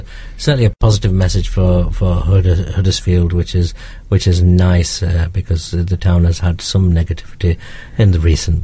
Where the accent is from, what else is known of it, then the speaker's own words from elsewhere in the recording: Pakistan; born there; So I was born in Pakistan.